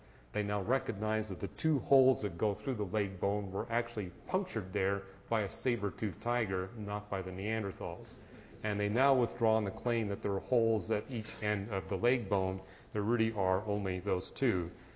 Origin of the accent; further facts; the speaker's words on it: British Columbia, Canada; I grew up in British Columbia, and there were okra deposits everywhere.